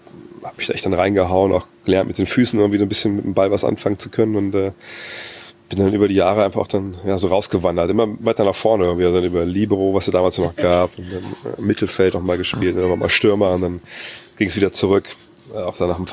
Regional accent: Wolfsburg, Lower Saxony, Germany; ich bin in Wolfsburg aufgewachsen in Westhagen. Das ist so, ja, klar, man kann sagen, das ist eine Plattenbausiedlung.

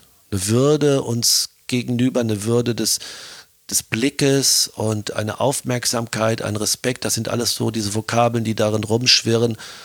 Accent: Germany; now in Austria; ich meine, rede jetzt von mir als Deutscher, als Piefke in Österreich

